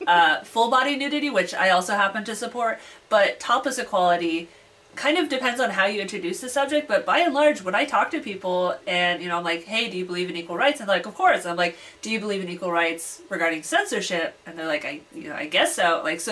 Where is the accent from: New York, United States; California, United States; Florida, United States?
California, United States; now in Portland, United States; I mean, for me, I'm from California